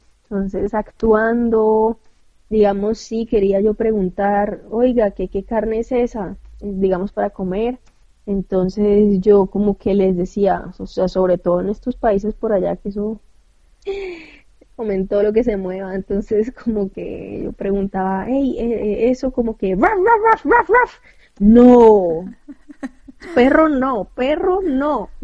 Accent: Colombia; Porque yo estaba aburrida un poco de la rutina que tenía en Bogotá, yo soy colombiana.

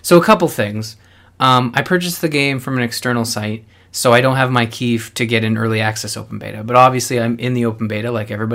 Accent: Canada; maybe it's because we're Canadian and we just try to be nice.

